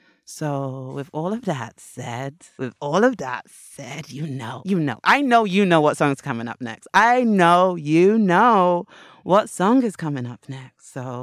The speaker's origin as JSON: {"language": "English", "region": "England", "country": "United Kingdom", "said": "I'm from England"}